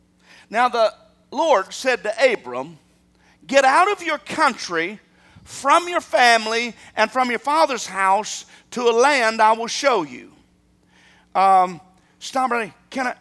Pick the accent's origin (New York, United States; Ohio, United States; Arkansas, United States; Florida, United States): Arkansas, United States; You went to another country, say, I'm from Arkansas.